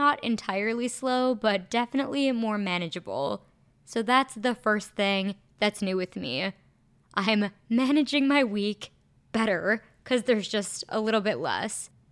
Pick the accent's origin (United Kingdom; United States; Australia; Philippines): United States; Minnesota; But same with Minnesota. I love my hometown.